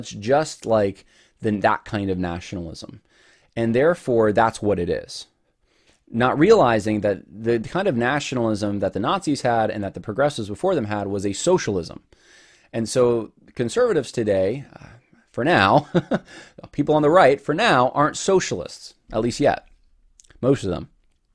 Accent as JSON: {"language": "English", "country": "United States", "said": "I'm an American."}